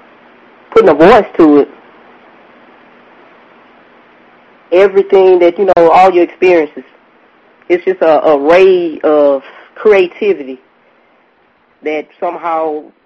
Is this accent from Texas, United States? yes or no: yes; Houston, Texas, United States; Houston, Texas, the south side of Houston, South Park.